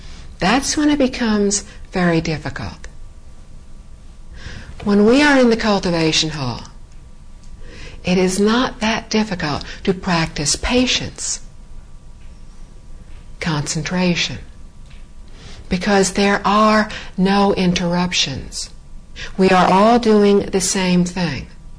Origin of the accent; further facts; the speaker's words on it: United States; I am from the United States.